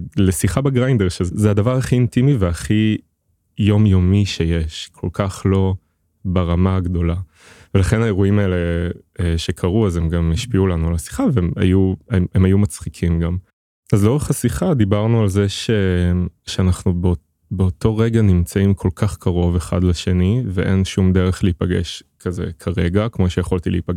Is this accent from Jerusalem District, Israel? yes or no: no; Haifa, Haifa District, Israel; now in Tel Aviv, Israel; ואני גדלתי באיזה שכונה בחיפה, ותהליך היציאה מהארון היה לא פשוט, ושנינו בעצם מצאנו את עצמנו גם עוברים למקום ליברלי ופתוח יותר, אני בתל אביב